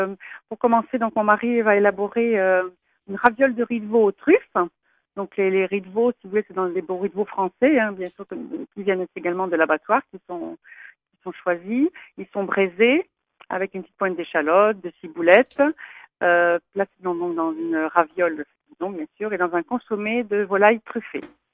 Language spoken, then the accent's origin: French; Auvergne-Rhône-Alpes, France; Parce que moi, je suis du Beaujolais, en fait, juste à côté donc, de Pouilly-Fuissé, dans la même région.